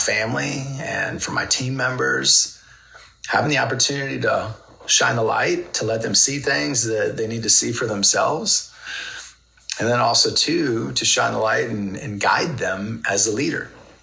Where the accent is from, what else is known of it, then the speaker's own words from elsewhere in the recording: Minnesota, United States; I remember I was in high school, I was 17, and I grew up in Minnesota.